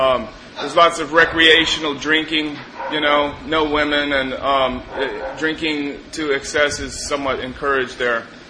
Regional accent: Texas, United States; I was born and raised in Texas, and realized at a very young age that I felt separate from, you know, my sister, raised in the same house

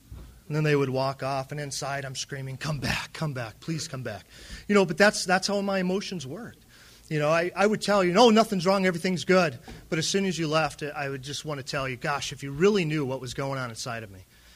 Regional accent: Santa Barbara, California, United States; also born or lived in Vero Beach / Plentywood; because I was born in Vero Beach, Florida, and raised in Santa Barbara, California, and became a massive drunk in Plentywood, Montana.

